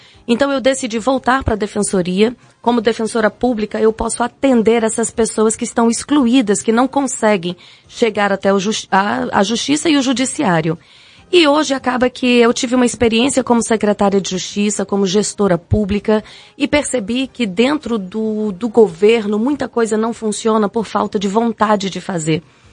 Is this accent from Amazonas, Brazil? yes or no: yes; Amazonas, Brazil; born there; nasci aqui no Amazonas, estudei aqui na nossa faculdade, na Universidade Federal.